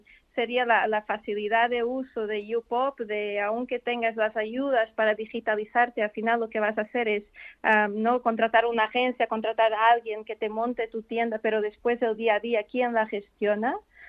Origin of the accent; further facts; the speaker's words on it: Portugal; Yo soy portuguesa, pero sí, el apellido es belga.